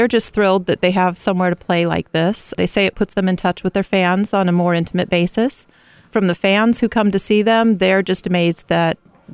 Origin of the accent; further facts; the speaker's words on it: Phoenix, Arizona, United States; I'm originally from Phoenix and grew up going to concerts constantly.